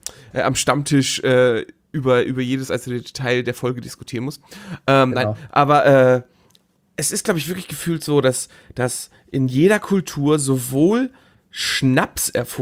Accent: Germany; born there; ich bin ein halber Immi, weil ich bin halb Pole, ne? Ich bin zwar in Deutschland geboren, aber meine Eltern kommen halt aus Polen. Und dann bin ich aber noch nach Köln gezogen.

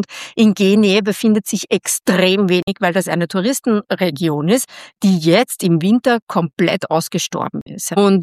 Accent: Austria; Da ich aber als Österreicherin unterwegs bin

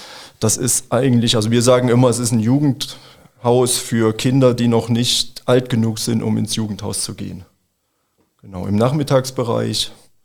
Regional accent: Thuringia, Germany; da wo ich herkomme in Thüringen, da ist es nie so warm.

